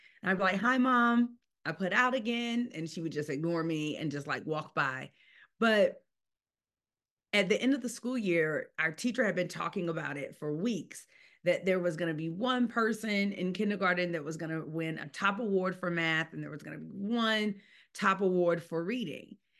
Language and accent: English; North Carolina, United States; Yeah. So I grew up in North Carolina. And so North Carolina has, hands down, and I know I'm biased because I'm from there